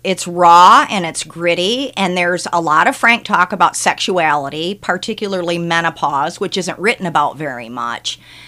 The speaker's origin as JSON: {"language": "English", "town": "Toledo", "region": "Ohio", "country": "United States", "said": "Well, I'm originally from Toledo, Ohio."}